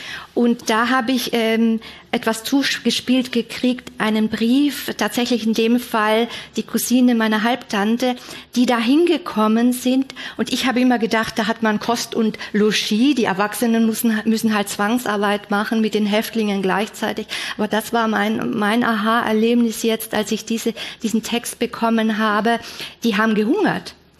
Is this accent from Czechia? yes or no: no; Austria; ich bin in Österreich aufgewachsen